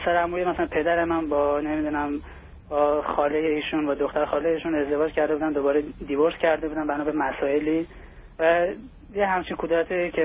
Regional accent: Iran; moved away; من تا 3 سال پیش از ایران اومدم بیرون و در اون موقعی که در ایران بودم با هم دیگه رابطه می‌رفتم می‌دیدم در مدرسه

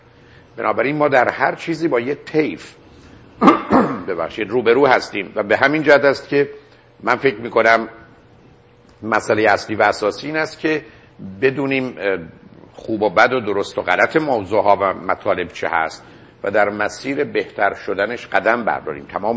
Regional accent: Iran; من به عنوان یه ایرانی،

